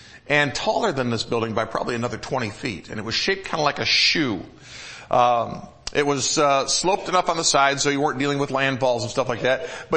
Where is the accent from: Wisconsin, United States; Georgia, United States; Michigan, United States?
Michigan, United States; Now, I grew up in Michigan.